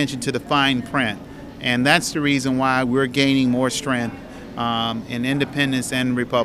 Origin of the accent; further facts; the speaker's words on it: Florida, United States; I love the Everglades. I grew up right there in South Florida